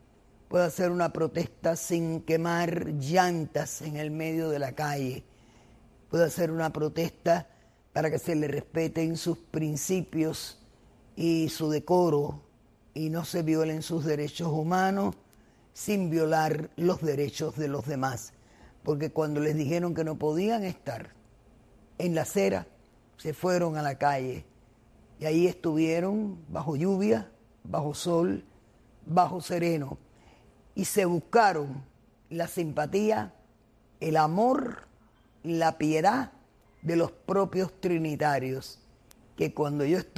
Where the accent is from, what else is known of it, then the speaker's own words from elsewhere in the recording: Cuba; somos cubanos